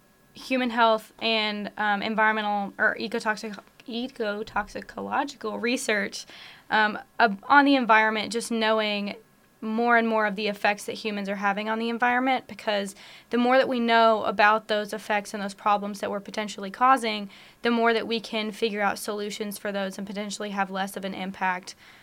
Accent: Bryant, Arkansas, United States; So I'm originally from Bryant, Arkansas, and I kind of knew that I didn't want to stay super close to home

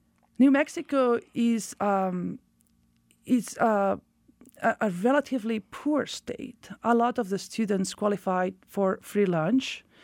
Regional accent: Barcelona, Catalonia, Spain; moved away as an adult; So I was born and raised in Barcelona by chance.

